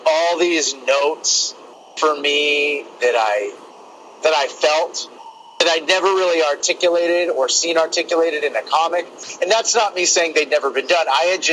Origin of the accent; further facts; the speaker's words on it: Canada; I was new to Edmonton and to Canada. Like, I am Canadian, but I hadn't lived in Edmonton ever.